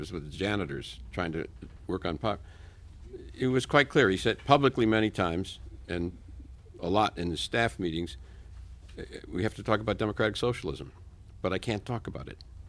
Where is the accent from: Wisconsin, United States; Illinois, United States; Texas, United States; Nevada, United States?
Wisconsin, United States; Racine; I'm from Racine, Wisconsin, kind of a decaying industrial town.